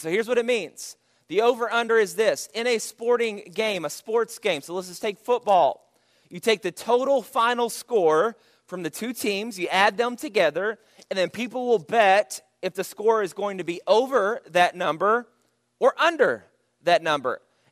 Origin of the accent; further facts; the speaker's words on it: Texas, United States; I was born and raised in Texas, but she was born and raised in Nevada.